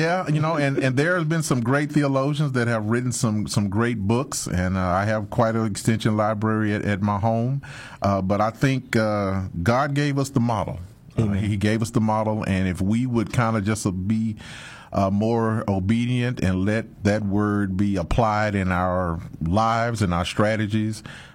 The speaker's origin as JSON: {"language": "English", "region": "Louisiana", "country": "United States", "tie": "born or raised there", "said": "I guess it started back growing up in Louisiana in the 70s and 80s, man."}